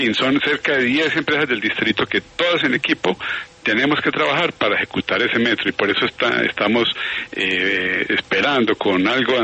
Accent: Antioquia, Colombia; Pues yo soy paisa

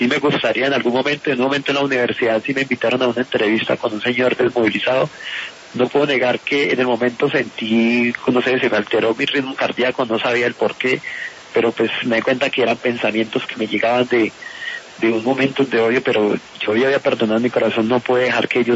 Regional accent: Colombia; realmente somos colombianos, nos queremos

